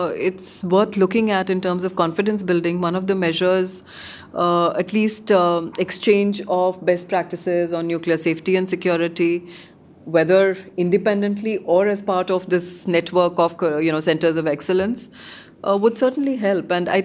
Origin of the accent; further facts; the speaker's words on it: India; I think as an Indian, it gives me some comfort.